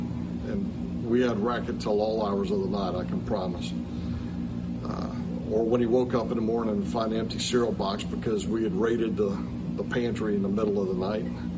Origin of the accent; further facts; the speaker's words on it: St. Louis, Missouri, United States; You know, since I moved away from St. Louis, every couple weeks I try and give him a call.